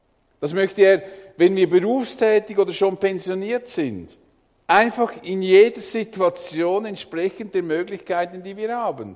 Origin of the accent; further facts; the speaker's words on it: Switzerland; weil wir als Schweizer im großen Wohlstand leben.